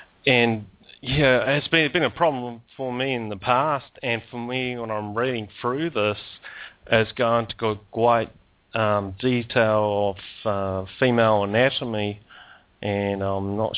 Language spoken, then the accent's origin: English; New Zealand; I'm from the Independent Republic of Aotearoa.